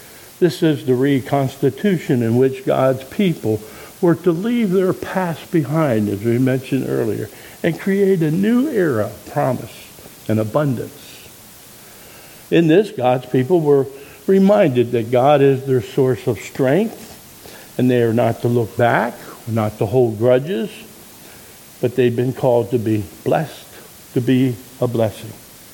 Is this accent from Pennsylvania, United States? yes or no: yes; Pennsylvania, United States; Now, I was raised in Pennsylvania, and some of you are farmers